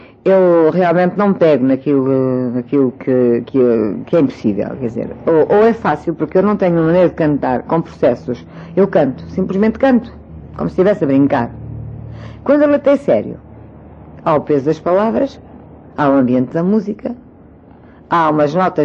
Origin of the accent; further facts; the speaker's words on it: Portugal; Eu sou portuguesa, mas não sou algarvia, nem sou alentejana, nem sou bailã, nem sou do Minho